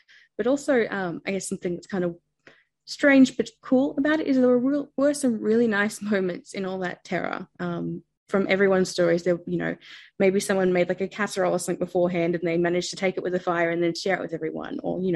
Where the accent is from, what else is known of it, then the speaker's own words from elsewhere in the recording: Batemans Bay, New South Wales, Australia; I headed back to my hometown of Batemans Bay on the New South Wales south coast.